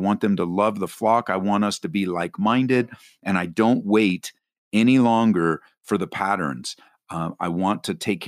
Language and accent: English; California, United States; now in Aurora, United States; We moved out here from Southern California, where I grew up, to plant the church.